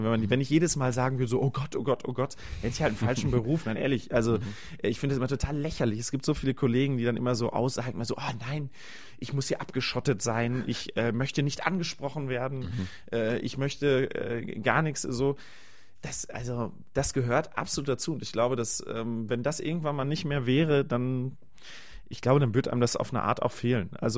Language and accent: German; North Rhine-Westphalia, Germany; ich bin halt im Sauerland groß geworden auf dem Hof.